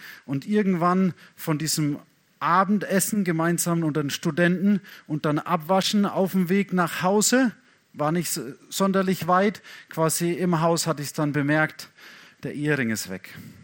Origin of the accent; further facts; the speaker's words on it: Ochsenfurt, Bavaria, Germany; ich bin hier oder ich komme aus Ochsenfurt